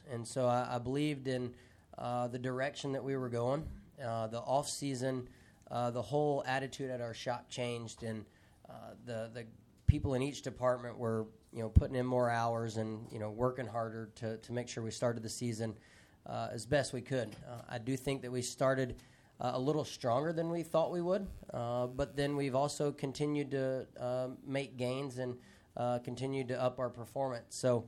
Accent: Mississippi, United States; I love my home state. You know, I got a lot of supporters there.

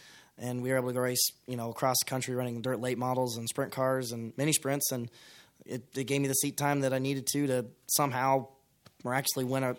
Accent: California, United States; my grandfather, grandmother, coming out and watching, growing up in California.

